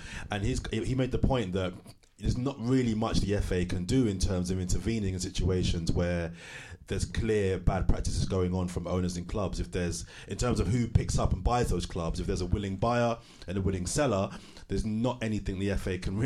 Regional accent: London, United Kingdom; as a Londoner

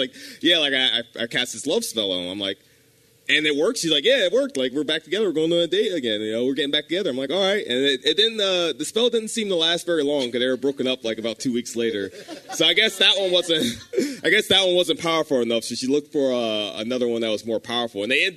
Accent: New Jersey, United States; When I was growing up in New Jersey, I lived in a house with my grandma had a house, and it was me, my grandma, my mom's sister, my aunt, and my mom

